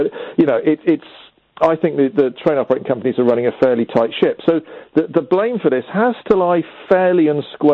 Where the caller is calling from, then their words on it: Bristol, South West England, United Kingdom; in my neck of the woods, I'm calling you from Bristol